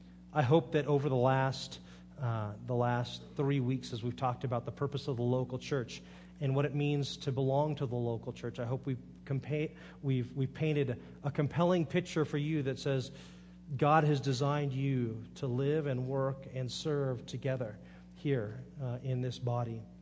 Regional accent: Monterey, California, United States; also born or lived in Phoenix; I grew up in Monterey, California, and I lived there for 19 years. And the first place I moved away from Monterey was to Phoenix, Arizona.

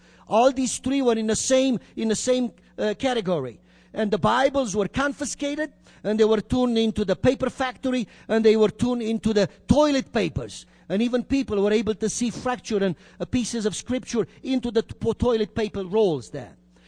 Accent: Romania; now in United States; Both of us were born and raised in Romania, and our parents fled the communist regime a few years back in the 1970s. And by God's grace, we were able to immigrate to come and enjoy this, the most wonderful country on the face of the earth, United States of America.

